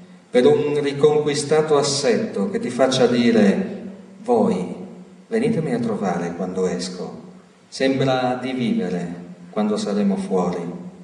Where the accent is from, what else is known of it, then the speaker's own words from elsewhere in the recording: Chiusaforte, Friuli-Venezia Giulia, Italy; Chiusaforte è il mio paese di origine, un paesino infilato in una gola e incistato al confine tra Austria e Slovenia.